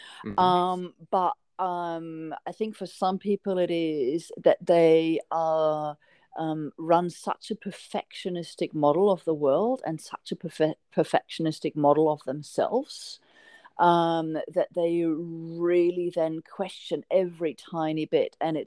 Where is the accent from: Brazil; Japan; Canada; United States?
Japan; Growing up in Japan, I went to a German school, but it was a very mixed international school. And as my sister and I, we lived in a complete Japanese neighborhood, but we never really blended